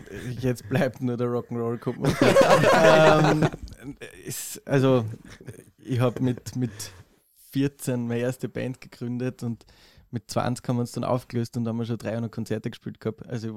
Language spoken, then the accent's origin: German; Kirchbach, Styria, Austria; Ja, ich bin nämlich ursprünglich aus der Südoststeiermark.